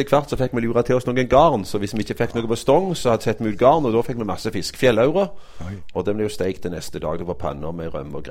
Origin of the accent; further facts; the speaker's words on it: Halsnøy, Vestland, Norway; på Halsnøy der jeg vokste opp